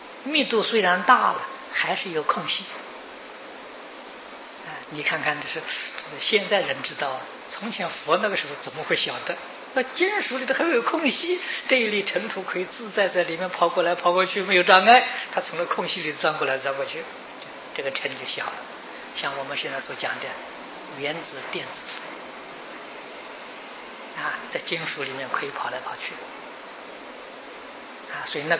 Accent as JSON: {"language": "Chinese", "country": "China", "said": "我们现在都讲精神啊，我们中国人讲灵魂啊"}